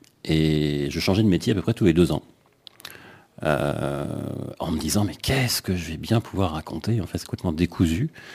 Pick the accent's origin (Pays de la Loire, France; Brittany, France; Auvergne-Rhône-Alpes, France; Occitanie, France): Auvergne-Rhône-Alpes, France; Voiron; also born or lived in Évian; Alors j'ai grandi en France. Alors pas en France voisine, j'ai grandi près de Grenoble, dans une ville qui s'appelle Voiron. En tout cas, la première partie de mon enfance, et puis après, effectivement, un peu plus près de la frontière suisse, où j'étais sur Évian.